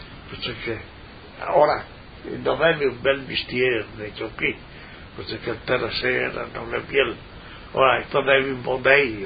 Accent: Tauriano, Friuli-Venezia Giulia, Italy; Io sono da Tauriano.

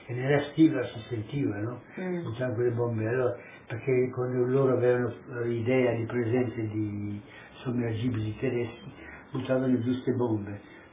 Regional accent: Ovaro, Friuli-Venezia Giulia, Italy; Sono di Ovaro anch'io.

